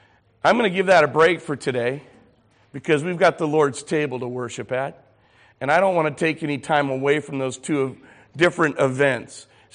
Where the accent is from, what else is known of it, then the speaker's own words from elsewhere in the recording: Ireland; Much like when you read about the history of England and their relationship to Ireland, and I'm Irish, and I see that Protestants and Catholics are killing each other.